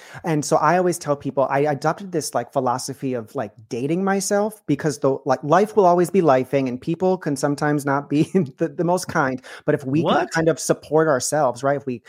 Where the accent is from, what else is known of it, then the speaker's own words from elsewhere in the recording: New York, United States; I grew up in a very small town in upstate New York, just outside Rochester.